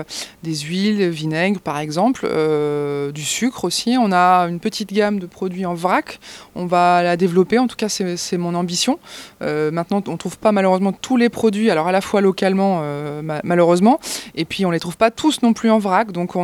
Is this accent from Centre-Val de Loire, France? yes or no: yes; Centre-Val de Loire, France; Moi je suis d'originaire du Berry au départ